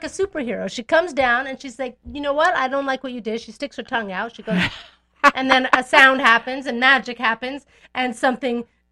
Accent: Hollywood, California, United States; born there; I feel like there's a reason why I was born in Hollywood.

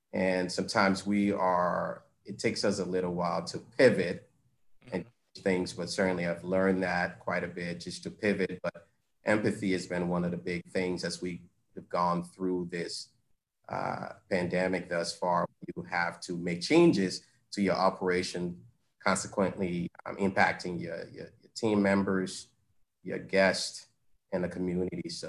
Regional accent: Liberia; now in Providence, United States; I am from the East Coast, by the way of, well, you're, you know, born and raised in West Africa, Liberia. Okay. Migrated to Providence. That's home for my folks. My brothers all live there up to now.

